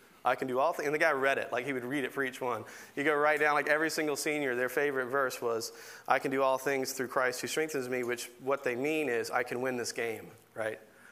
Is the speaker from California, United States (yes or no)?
no; Tuscaloosa, Alabama, United States; I grew up in Tuscaloosa, Alabama. I played basketball and ran track